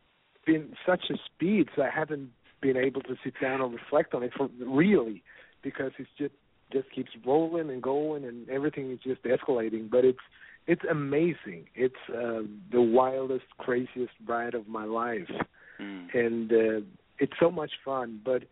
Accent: Sweden; English is a second language; like you said, I'm from Sweden.

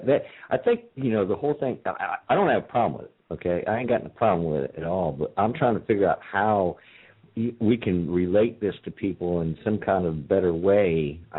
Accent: Florida, United States; now in Tennessee; I come from Florida. We didn't pay a sales tax, or we didn't pay a tax on service. We paid a tax on goods. Whereas Tennessee here

